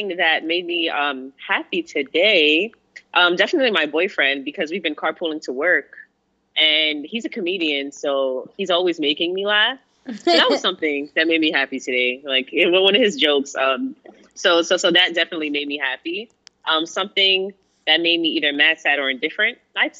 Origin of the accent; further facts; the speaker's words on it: New York City, New York, United States; now in Los Angeles, United States; I am from New York originally. I was born in the Bronx. Hey. Now currently living in Los Angeles.